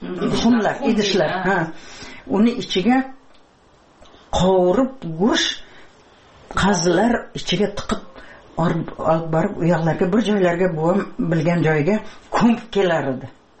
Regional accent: Piskent, Tashkent Region, Uzbekistan; Yozuq qish yer tulada 3 km Piskent sentriga maktabga qatnaganman.

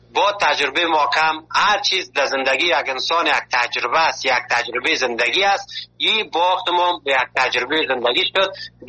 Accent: Afghanistan; now in Malatya, Turkey; ما که اول که از افغانستان آمدیم در یک جای یک شار مالاتیا میگه

